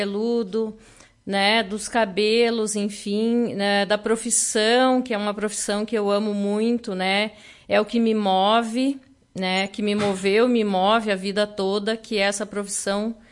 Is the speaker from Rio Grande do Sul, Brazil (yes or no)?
yes; Mormaço, Rio Grande do Sul, Brazil; eu sou natural de Soledade, né? Mas do interior de Soledade. Eu sou, precisamente, natural de Mormaço, uma cidadezinha, então, hoje pequena, né, que pertencia à Soledade, e em 93 ela emancipou. Eu sou natural de Mormaço.